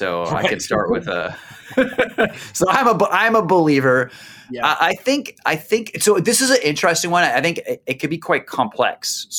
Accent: East Coast, United States; Like for me, I grew up on the East Coast. You know, I started work in New York, right?

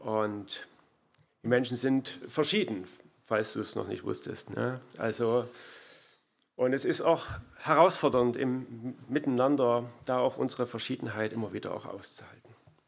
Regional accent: Limbach, Germany; also born or lived in Baden-Württemberg; Also ich stamme ja hier aus der Ecke, ich komme aus Limbach, so wie der Carly. Und ich bin zusammen mit Daniela 1993 damals aus beruflichen Gründen ja nach Baden-Württemberg gegangen.

